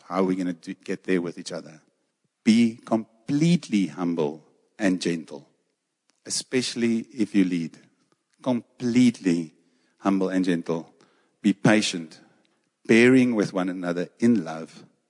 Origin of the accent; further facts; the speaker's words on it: South Africa; There's some stuff that we do because we're from South Africa, yes?